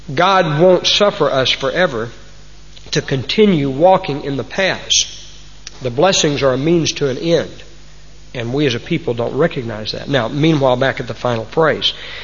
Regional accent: United States; And I'm here again as an American to tell you my country's leading the way.

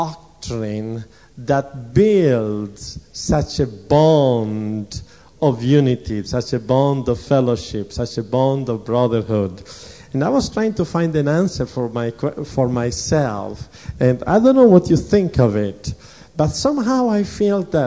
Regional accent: Italy; as I grew up in Italy, I was always a heretic, Protestant, heretical Protestant.

